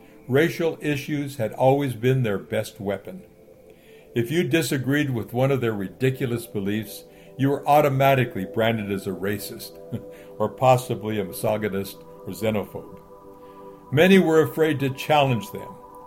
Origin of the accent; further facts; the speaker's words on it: San Jose, California, United States; I was raised in Northern California, specifically the San Jose Bay Area. There was very little racism there.